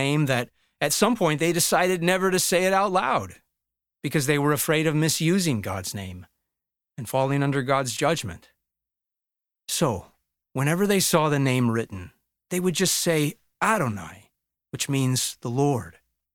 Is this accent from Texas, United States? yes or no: no; St. Louis, Missouri, United States; I'm called American after an Italian explorer. I'm called a St. Louisan after a French Catholic king.